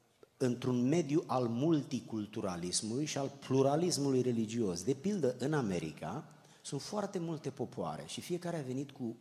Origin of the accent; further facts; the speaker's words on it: Romania; born there; noi ne-am născut în România, cei mai mulți.